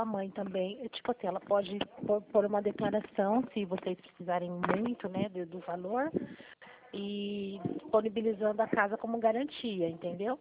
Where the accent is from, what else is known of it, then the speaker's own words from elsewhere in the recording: Marília, São Paulo, Brazil; born there; eu nasci em Marília, né? Sou do estado de São Paulo.